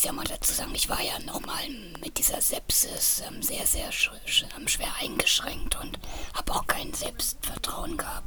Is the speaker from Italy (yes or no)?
no; Berlin, Germany; ich komme aus Berlin